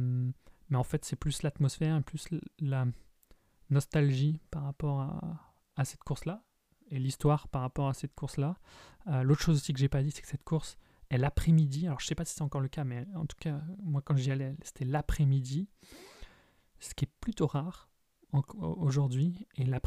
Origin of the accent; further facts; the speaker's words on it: Perros-Guirec, Brittany, France; je l'ai vu un peu à Perros-Guirec, d'où je suis originaire